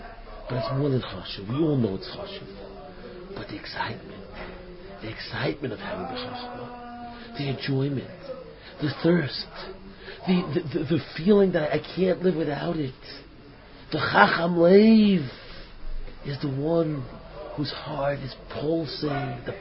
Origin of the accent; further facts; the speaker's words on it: New York, United States; they were going to down to my hometown, somewhere on Long Island.